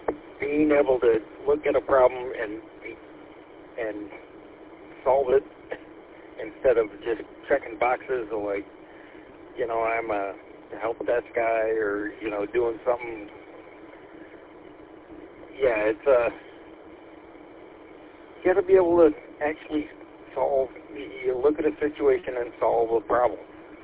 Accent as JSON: {"language": "English", "town": "Detroit", "region": "Michigan", "country": "United States", "tie": "born or raised there", "said": "Yeah, I grew up down in Detroit area, so I know all those locations. I know Hall Road, I know Richmond, I know them all."}